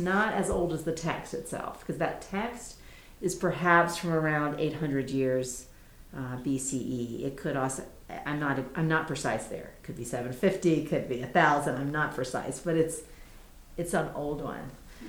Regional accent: the South, United States; especially growing up in the South, I have plenty of stories too

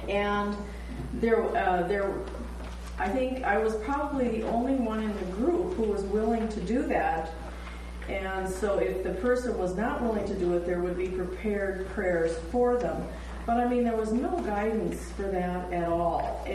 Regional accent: Northfield, Minnesota, United States; from Northfield in Minnesota.

